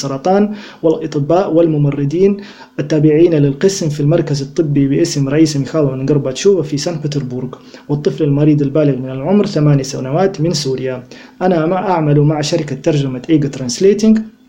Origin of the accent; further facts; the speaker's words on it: Kuwait; moved away as an adult; now in Russia; عمري 43 سنة. أنا من الكويت، ولدت وعشت هناك 19 عاما. أعيش في روسيا 25 سنة. أحصل على شهادة تعليم عالي تقنية، أتكلم بطلاقة الروسية والعربية.